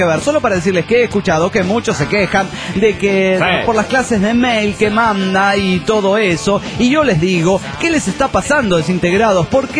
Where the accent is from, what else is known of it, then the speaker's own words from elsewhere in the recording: Cochabamba, Bolivia; de Cochabamba, Bolivia.